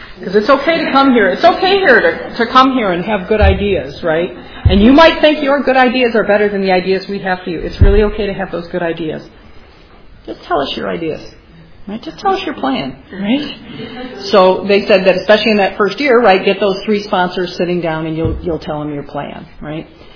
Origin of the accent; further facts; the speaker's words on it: Michigan, United States; But again, I was from Michigan, so I'd been through those steps. I've been here a dozen years.